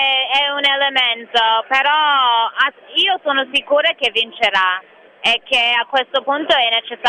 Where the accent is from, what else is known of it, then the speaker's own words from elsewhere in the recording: New York, United States; now in Milan, Italy; Io sono di New York e poi loro mi hanno mandato una scheda elettorale qua a Milano